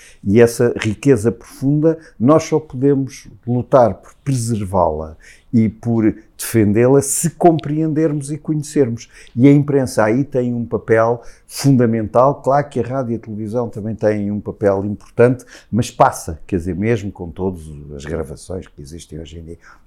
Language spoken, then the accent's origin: Portuguese; Portugal; sobretudo nós como portugueses